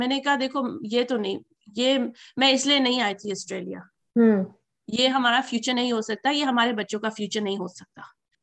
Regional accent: Haldwani, Uttarakhand, India; also born or lived in Moradabad, India / Delhi, India / Mauritius / Zimbabwe; मैं उत्तराखंड के पास एक छोटा सा शहर है नैनीताल के पास, हल्द्वानी, मैं वहां बड़ी हुई, मुरादाबाद में जो यूपी में है, और थोड़ी देर दिल्ली में। और मेरा बचपन इंडिया और मॉरिशस और जिम्बाब्वे के बीच में कटा है, तीनों तीनों जगह।

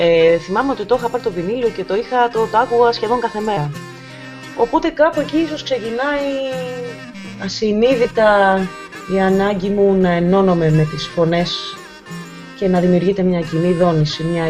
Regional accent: Patras, Western Greece, Greece; Είμαι από την Πελοπόννησο, μεγάλωσα στην Πάτρα, με πολύ παιχνίδι έξω στις πλατείες

